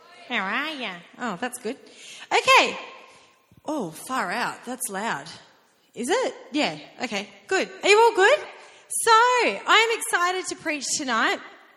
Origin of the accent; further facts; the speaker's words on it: Perth, Western Australia, Australia; now in Sutherland Shire, Australia; we live in the Shire, and Shire people don't like the cold. I'm originally from Perth, I love winter